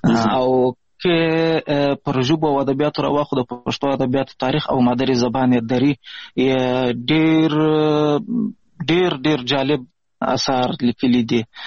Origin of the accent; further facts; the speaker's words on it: Pishin, Balochistan, Pakistan; also born or lived in Ghazni, Afghanistan; د افغانستان د غزنی ولایت اوسیدونکی یم. د مهاجرت شپې ورځې په پاکستان کې تیروم. په پاکستان کې زیږیدلی یم. د کوټې سره نږدې پښین ښار ګوټی ورته وایي. په دې پښین ښار کې اوسېږم.